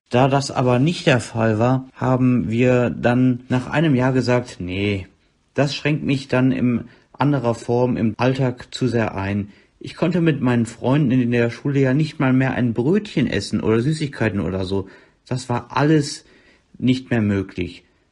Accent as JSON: {"language": "German", "town": "Düsseldorf", "region": "North Rhine-Westphalia", "country": "Germany", "said": "Ich komme aus Düsseldorf."}